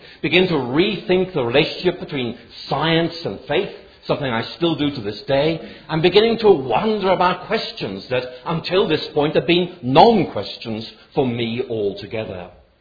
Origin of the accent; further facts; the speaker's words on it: Belfast, Northern Ireland, United Kingdom; Because I grew up in Belfast, and of course Edinburgh is very posh.